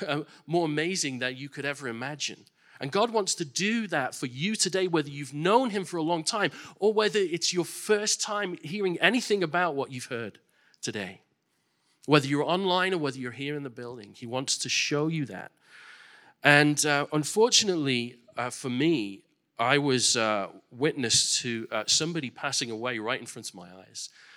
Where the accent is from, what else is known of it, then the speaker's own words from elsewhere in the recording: England, United Kingdom; I was born in England, raised there, and many of you know that I became a Christian when I was very young, when I was 6 years old.